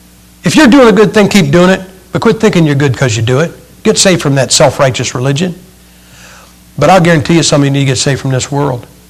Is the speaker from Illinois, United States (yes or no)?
no; Massillon, Ohio, United States; that car is sitting in my hometown of Massillon, Ohio.